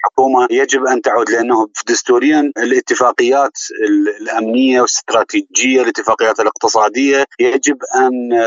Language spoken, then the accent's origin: Arabic; Iraq; أتمنى أنا كعراقي حقيقة أتمنى أن تتصاعد